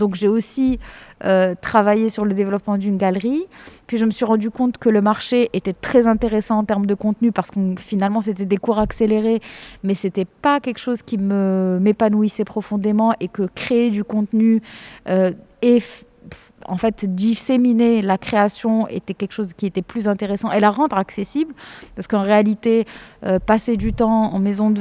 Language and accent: French; Morocco; moi-même, j'ai grandi, je suis marocaine, je suis née, j'ai grandi au Maroc, de famille de parents marocains. J'ai quand même fréquenté l'école française. J'ai étudié en France, j'ai décidé de rentrer au Maroc